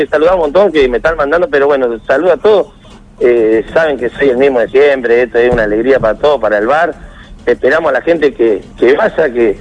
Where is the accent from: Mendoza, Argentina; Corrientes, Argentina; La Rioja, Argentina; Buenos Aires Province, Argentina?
Buenos Aires Province, Argentina; Las Flores; yo soy de Las Flores, están todos enloquecidos, ayer llegué a Las Flores.